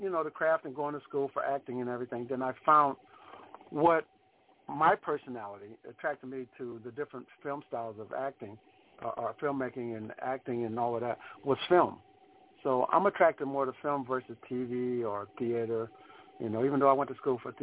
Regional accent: North Carolina, United States; These two country guys from the South, you know. I'm from North Carolina. He's from Virginia.

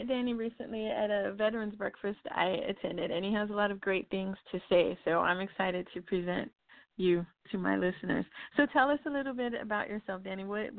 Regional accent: El Paso, Texas, United States; today, I am super excited to be broadcasting a story from my hometown of El Paso, Texas.

